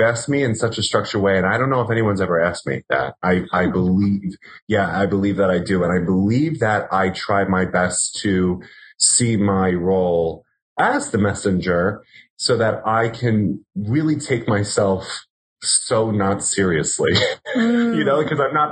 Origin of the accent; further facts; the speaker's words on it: New York, United States; you know, I'm native New Yorker and I spend most of my time here.